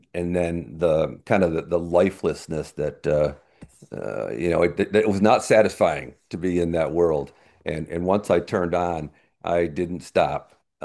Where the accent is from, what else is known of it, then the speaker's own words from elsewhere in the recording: Auburn, New York, United States; I grew up in Auburn, New York, 30,000 person town. It's Irish Catholic, or at least a Catholic stronghold.